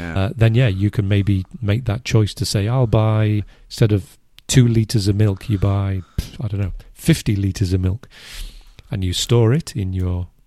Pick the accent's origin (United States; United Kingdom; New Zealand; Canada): United Kingdom; That we're English and we're English teachers, coaches